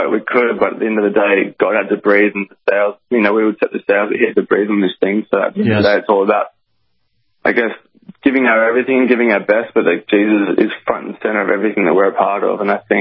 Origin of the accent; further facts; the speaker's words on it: Australia; we're ordinary kids from Australia who were part of a youth ministry